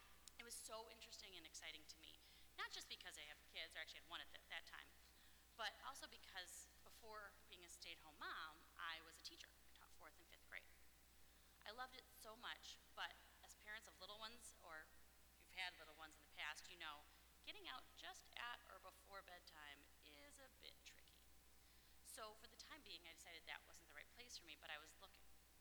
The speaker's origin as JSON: {"language": "English", "town": "Libertyville", "region": "Illinois", "country": "United States", "tie": "born or raised there", "said": "I grew up in Libertyville, going to the Presbyterian church there."}